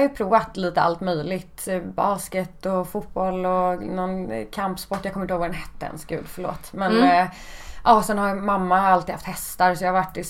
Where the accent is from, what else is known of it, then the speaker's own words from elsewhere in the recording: Haninge, Stockholm County, Sweden; Jag är från Stockholm. Mm. Jag är uppvuxen i Haninge.